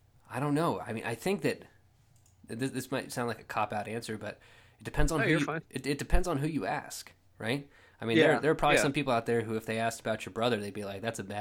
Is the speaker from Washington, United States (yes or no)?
no; Oklahoma, United States; I'm from Oklahoma and you're from Kansas.